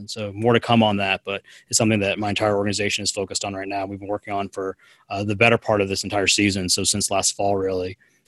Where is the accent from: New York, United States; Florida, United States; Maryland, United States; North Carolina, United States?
North Carolina, United States; also born or lived in New Hampshire / Atlanta; so I'm first generation Asian American here in the U.S. My family immigrated to the U.S. in the 70s. I grew up in North Carolina, a small town north of Charlotte, and I went to high school in New Hampshire and then college and grad school in Atlanta.